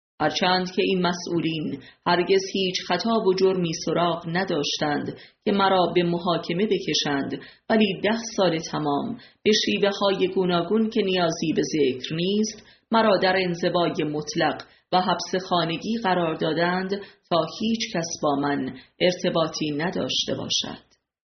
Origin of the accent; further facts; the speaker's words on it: Semnan, Iran; born there; با آغاز تبابت رسمی خود در استان زادگاهم یعنی سمنان همه اعضای فامیل متحیر شدند. من تبابتم را از شاه میرزاد آغاز کردم